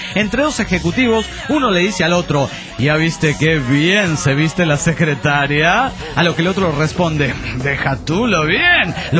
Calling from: San Luis, Argentina; de San Luis, República Argentina.

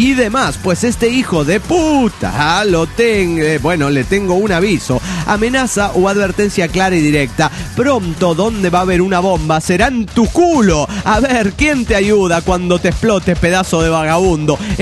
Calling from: Neuquén, Argentina; de Neuquén, Argentina.

